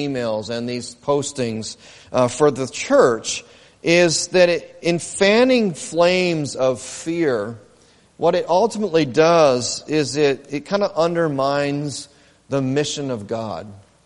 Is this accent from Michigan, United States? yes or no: yes; Dearborn, Michigan, United States; I grew up in Dearborn. I've lived there off and on.